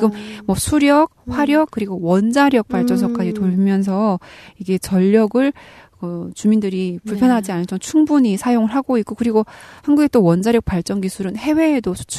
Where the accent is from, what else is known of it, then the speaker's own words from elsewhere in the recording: North Korea; now in South Korea; 내가 이제 한국 사람이 다 됐구나 그런 생각이잖아요. 왜냐면 북한에서 정전은 너무 일상이었는데